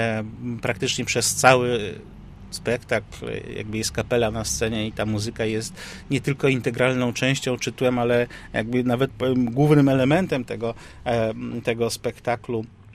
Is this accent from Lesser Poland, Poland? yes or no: yes; Kraków, Lesser Poland, Poland; Kraków, sam jestem krakowianinem, więc pewnie to trochę też echo tego, że ja 30 ponad lat życia